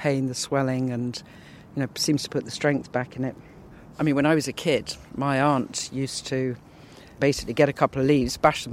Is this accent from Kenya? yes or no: yes; Kenya; I grew up in Kenya, so from the age of 6 or 7, we were outdoors pretty much all the time. I was the eldest of 5 children